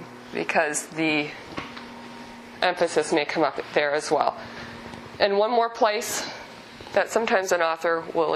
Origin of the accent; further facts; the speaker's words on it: Canada; some of you know I'm Canadian.